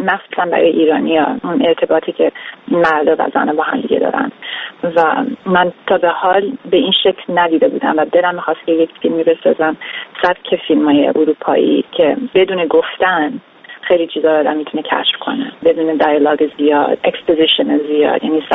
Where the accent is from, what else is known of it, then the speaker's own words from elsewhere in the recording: United States; also born or lived in Iran; به عنوان یک زن که از بچگی از ایران اومدیم آمریکا، اینجا بزرگ شدم